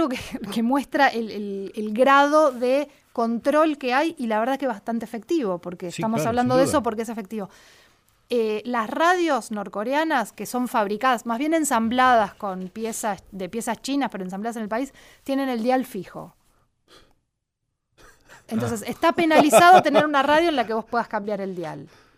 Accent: Argentina; hola, soy de Argentina.

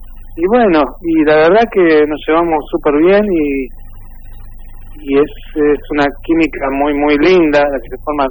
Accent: Buenos Aires, Argentina; Soy de Buenos Aires

